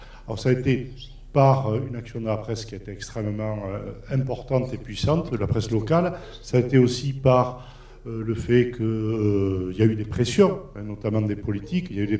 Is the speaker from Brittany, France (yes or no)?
no; Nouvelle-Aquitaine, France; Moi, je suis originaire de Vallée d'Aspe.